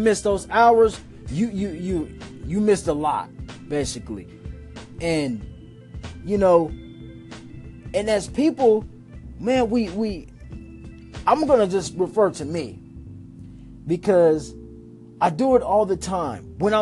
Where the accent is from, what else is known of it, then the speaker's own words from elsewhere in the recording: Lawrence, Kansas, United States; now in Topeka, United States; I'm from Lawrence, Kansas. Well, raised Lawrence, Kansas. Topeka, Ray. I'm here in Topeka, Kansas, man, right now.